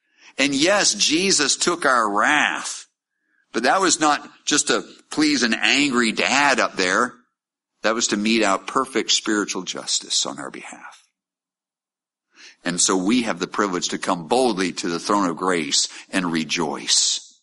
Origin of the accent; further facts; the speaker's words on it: Maine, United States; also born or lived in Montana; I'm born in Montana. I grew up in Maine.